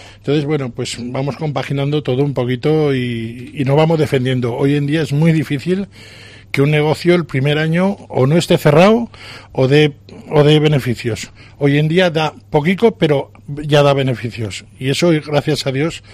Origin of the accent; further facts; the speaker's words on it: Teruel, Aragon, Spain; Yo soy de toda la vida de Teruel